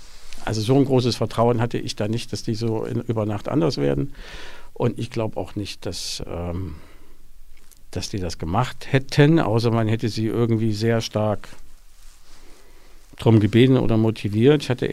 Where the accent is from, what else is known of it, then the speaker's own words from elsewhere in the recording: Jena, Thuringia, Germany; ich bin ja in Jena groß geworden, ne? Und in der ersten Schule, in der ich gewesen bin, das war die Emil-Wirk-Schule in Lobeder West